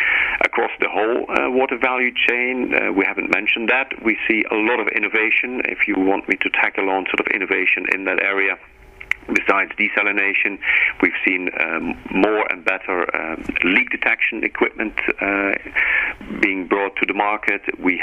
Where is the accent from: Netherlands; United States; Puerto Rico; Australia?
Netherlands; moved away as an adult; now in United Kingdom; I'm myself from the Netherlands and living in the UK for now 22 years.